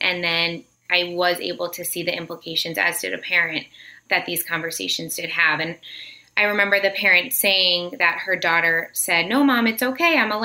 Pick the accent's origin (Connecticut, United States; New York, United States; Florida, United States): Connecticut, United States; No, I grew up here in Connecticut.